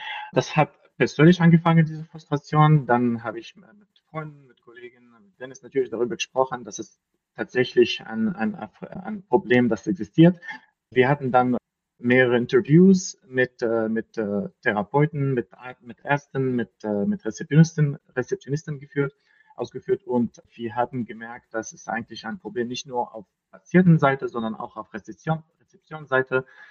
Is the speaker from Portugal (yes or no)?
no; Lebanon; German is a second language; now in Germany; Ich komme aus dem Libanon und ich wohne in Deutschland seit 6 Jahren.